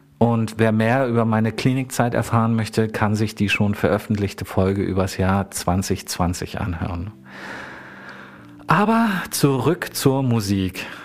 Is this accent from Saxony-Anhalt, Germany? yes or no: yes; Gardelegen, Saxony-Anhalt, Germany; haben wir ihr beim Umzug aus meiner Heimatstadt Gardelegen nach Teltow geholfen, also in die Nähe meiner Eltern.